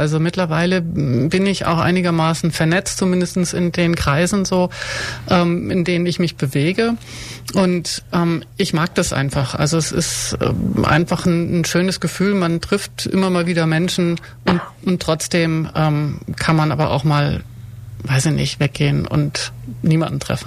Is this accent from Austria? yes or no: no; Hamburg, Germany; now in Ulm, Germany; bin gebürtige Hamburgerin.